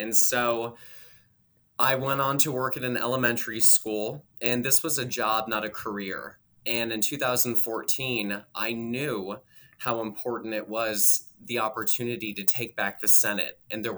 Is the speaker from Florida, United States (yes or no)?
yes; Jacksonville, Florida, United States; I grew up in Jacksonville, Florida, to a wonderful, loving mom and dad